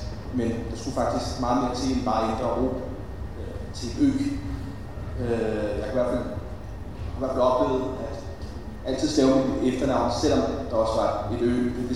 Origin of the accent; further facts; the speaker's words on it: Hvidovre, Capital Region of Denmark, Denmark; Og jeg voksede op i Hvidovre uden for København